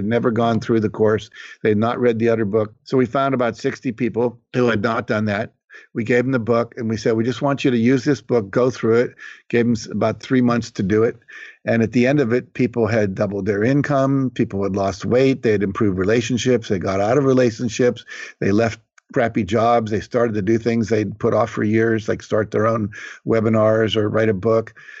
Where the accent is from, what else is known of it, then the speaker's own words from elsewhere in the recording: West Virginia, United States; because he knew I grew up poor in West Virginia.